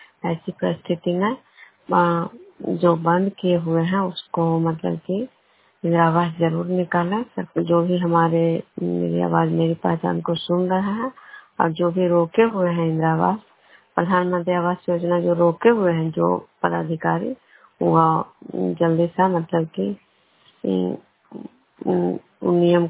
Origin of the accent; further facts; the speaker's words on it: Vishnupur, Bihar, India; मैं बिष्णुपुर ग्राम कड़वा पंचायत नालंदा जिला नवनव सब प्रखंड की निवासी हूँ।